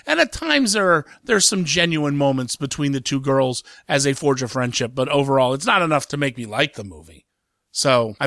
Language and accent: English; Columbus, Ohio, United States; And I'm not from Cleveland. I'm from Columbus, but my family's from Cleveland.